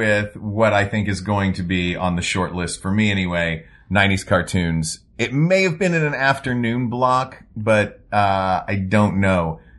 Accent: Tennessee, United States; I grew up in Tennessee.

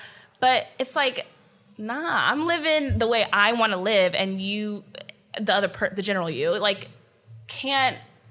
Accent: Vancouver, British Columbia, Canada; that is why I think I wanted to leave my hometown of Vancouver.

